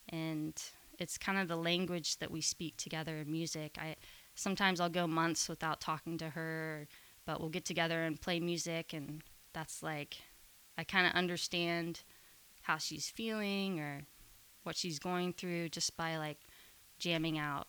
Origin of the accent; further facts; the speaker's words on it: Texas, United States; also born or lived in North Carolina; I grew up in Texas and picked up on, I think that really influenced my country sound. Even though I was in North Carolina for a brief period